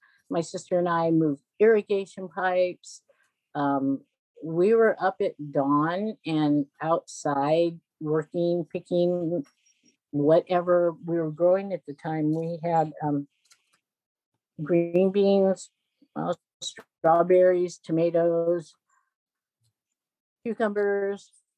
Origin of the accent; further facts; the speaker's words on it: Aromas, California, United States; also born or lived in Watsonville; I grew up in, I was born in Watsonville. For the first 2 years of my life, I was living at on San Miguel Canyon Road across from the Rosser, Lasso Du Campo Ranch. And at, in 1962, my parents brought property in Aromas and we moved to Aromas